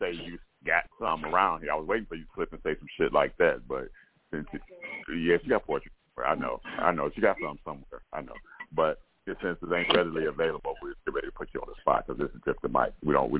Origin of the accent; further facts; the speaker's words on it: California, United States; now in Houston, United States; Okay, I got to admit, I'm from California. I've only been here 3 years.